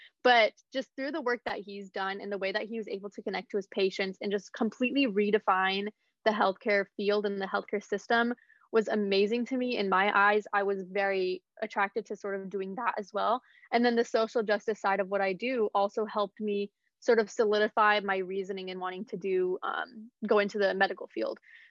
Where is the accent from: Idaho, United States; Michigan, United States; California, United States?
Idaho, United States; Yeah, so I grew up in Idaho, which is, like, random state, like, super random. People literally only connected to potatoes.